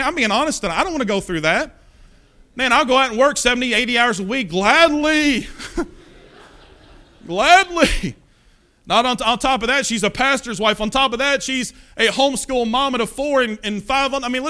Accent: Kentucky, United States; Hey, y'all, I got stuff on you. I'm from Kentucky. It's about as bad as you can get, man.

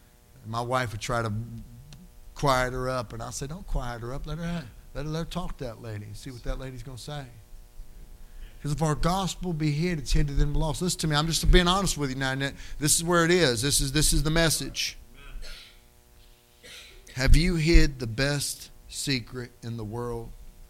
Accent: Philadelphia, Pennsylvania, United States; And hey, I'm from Philly.

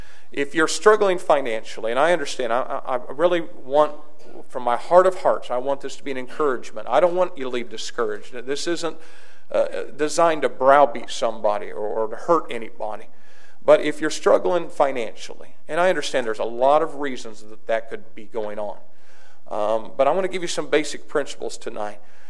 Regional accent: United States; I'm an American. You cut me, I bleed red, white, and blue.

